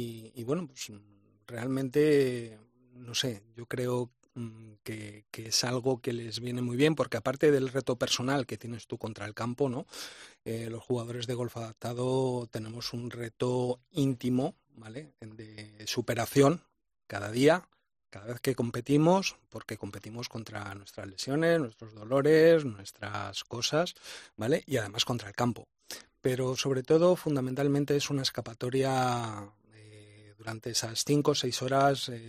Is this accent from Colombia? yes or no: no; Spain; como cualquier español